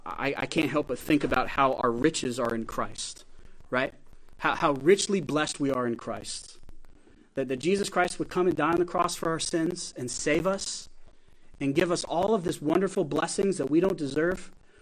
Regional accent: Gillette, Wyoming, United States; I was thinking this morning of my hometown as I was praying for my dad as he's getting ready to preach this morning in Gillette, Wyoming.

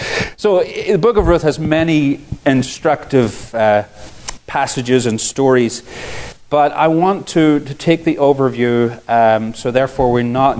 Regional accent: Northern Ireland, United Kingdom; I come from Northern Ireland

